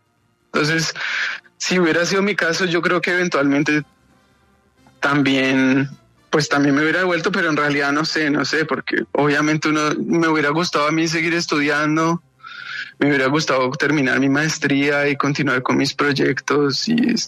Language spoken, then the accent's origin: Spanish; Colombia; yo estaba en un bus con otros como 40 colombianos